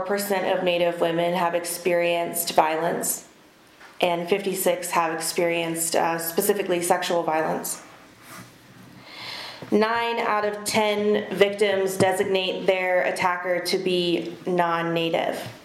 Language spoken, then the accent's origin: English; Oklahoma, United States; now in Montana, United States; Being born and raised in Oklahoma, Oklahoma has the most tribes of any state in our nation, with 37.